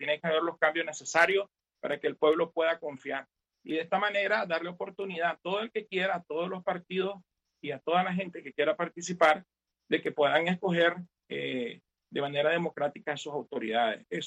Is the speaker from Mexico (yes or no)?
no; Nicaragua; moved away; nosotros como nicaragüenses en el exterior, como diáspora, tenemos un gran reto